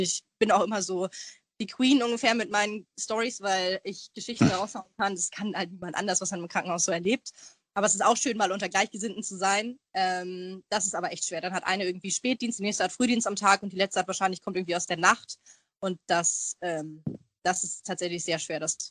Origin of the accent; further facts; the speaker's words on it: Hamburg, Germany; also ich bin Hamburgerin, ich wohne sehr, sehr gerne in Hamburg